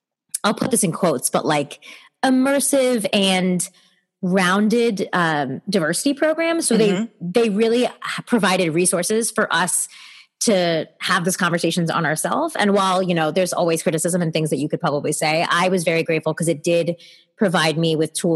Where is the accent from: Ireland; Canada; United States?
United States; Baltimore, Maryland; So I grew up in Baltimore, Maryland. That's kind of where my story started. Both my parents are immigrants. My dad grew up in India. My mom grew up in the UK, but they're both of Indian Punjabi heritage.